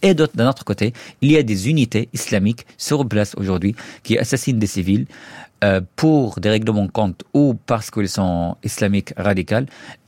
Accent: Syria; now in France; J'ai quitté la Syrie en 2012 en tant que réfugié politique et je suis venu en France. Donc ça faisait 13 ans que je ne suis pas revenu en Syrie

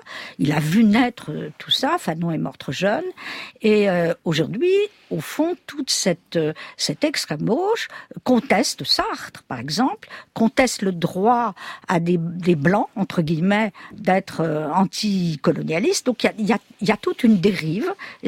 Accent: France; je suis française.

